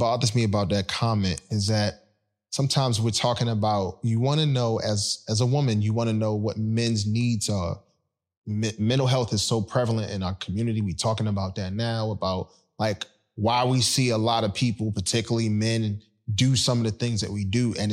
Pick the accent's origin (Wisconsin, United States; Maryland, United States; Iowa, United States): Maryland, United States; Baltimore; also born or lived in Philadelphia; I was born in Philly, but I was raised in Baltimore. So I'm East Coast all the way. Shout out to Baltimore that made me. Shout out to B-More that really raised me.